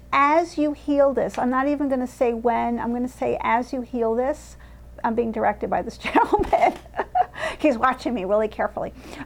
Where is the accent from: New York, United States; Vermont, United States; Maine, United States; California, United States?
New York, United States; New York City; like I grew up in New York City, so it's like it's always about the bridges.